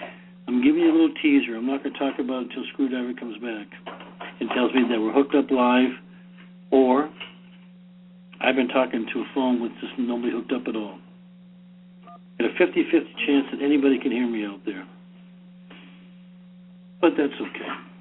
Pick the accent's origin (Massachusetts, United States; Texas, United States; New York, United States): Massachusetts, United States; Boston; accent: Boston; That was the entertainment because of my Boston accent, which I've tried to ease away from.